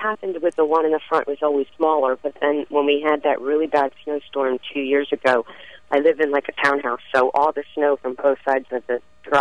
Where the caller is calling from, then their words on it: Flemington, New Jersey, United States; I'm calling from Flemington, New Jersey.